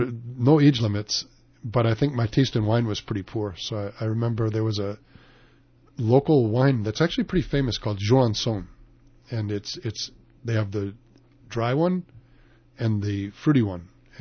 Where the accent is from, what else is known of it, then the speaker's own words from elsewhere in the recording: Missouri, United States; just like they were in my hometown in Missouri.